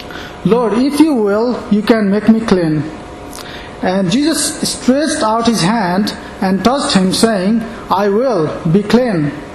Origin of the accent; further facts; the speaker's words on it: Nepal; English is a second language; Talking about leprosy in my home country Nepal, in 2008-09, 4,565 new leprosy cases were registered.